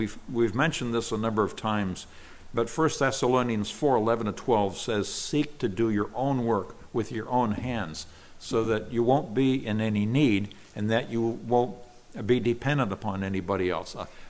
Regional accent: California, United States; We had, in the home church that I was raised in California, we had a lady.

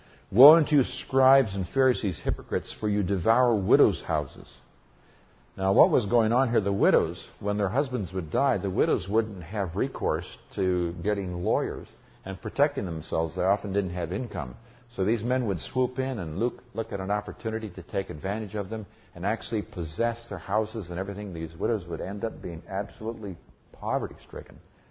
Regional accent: Nigeria; When I grew up in Nigeria, West Africa, stories, you almost had to teach by stories or parables.

